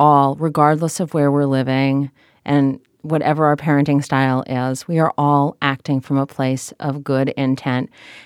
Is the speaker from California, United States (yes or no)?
yes; California, United States; when I was growing up in Marin, frequently I didn't feel that I belonged.